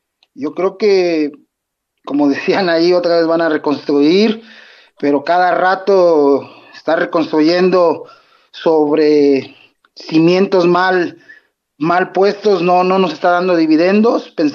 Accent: Mexico; a nosotros como mexicanos se nos olvida lo que fue en el pasado

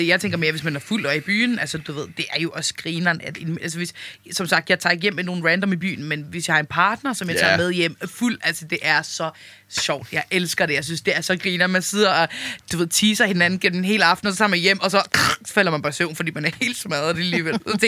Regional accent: Faroe Islands; Jeg er færing.

